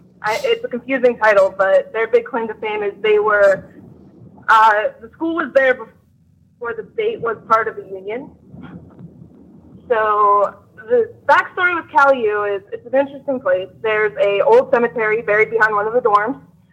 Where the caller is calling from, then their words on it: Pittsburgh, Pennsylvania, United States; I'm calling from Pittsburgh.